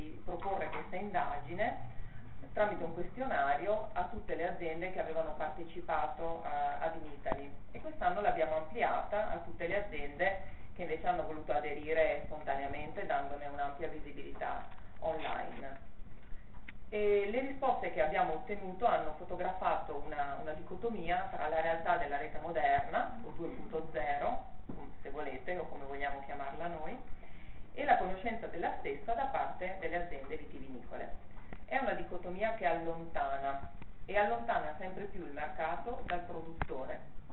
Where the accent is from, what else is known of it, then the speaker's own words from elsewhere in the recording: Veneto, Italy; born there; visto che sono nata in Valpolicella, una terra dove il vino è un protagonista assoluto